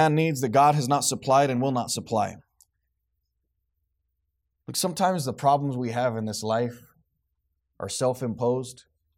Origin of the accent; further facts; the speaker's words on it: Roswell, United States; It reminds me of growing up in Roswell when my dad was alive.